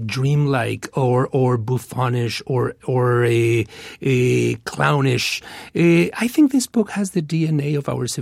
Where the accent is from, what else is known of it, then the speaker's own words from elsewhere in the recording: Mexico; I'm originally from Mexico.